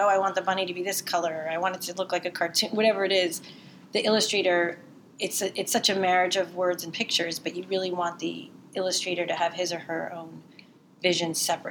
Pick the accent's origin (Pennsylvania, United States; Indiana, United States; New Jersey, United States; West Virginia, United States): New Jersey, United States; Long Branch; I grew up around here in Long Branch.